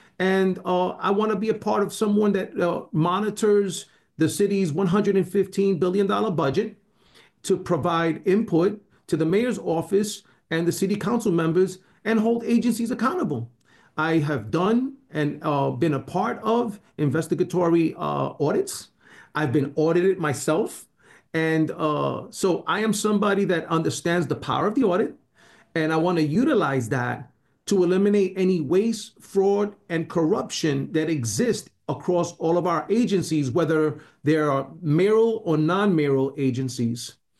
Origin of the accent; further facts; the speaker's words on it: New York City, New York, United States; And as I truly love New York City, I grew up in New York City. I've been throughout the entire city. I know the community